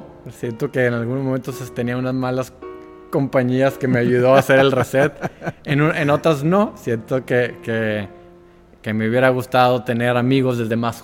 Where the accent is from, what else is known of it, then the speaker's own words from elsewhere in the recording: Ciudad Victoria, Tamaulipas, Mexico; born there; Yo nací en Ciudad Victoria, Tamaulipas.